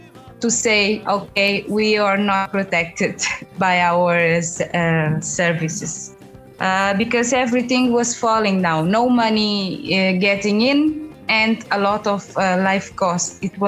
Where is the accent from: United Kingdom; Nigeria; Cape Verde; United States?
Cape Verde; Sal; I am from Sal also